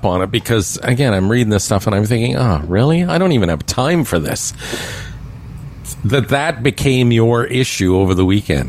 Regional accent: Canada; Yep, as a Canadian, you got to be proud of that, no doubt about it.

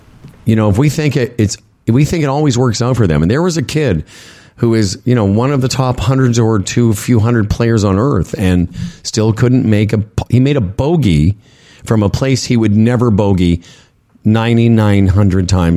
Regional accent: Canada; of course, as a Canadian, you're happy

